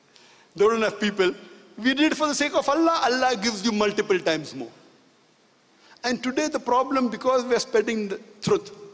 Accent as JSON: {"language": "English", "country": "India", "tie": "born there", "said": "whether it's a country where I was born in India."}